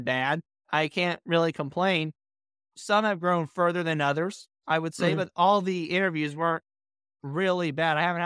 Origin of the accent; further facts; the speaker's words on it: Minneapolis, Minnesota, United States; I'm from Minneapolis, so you pick where that is.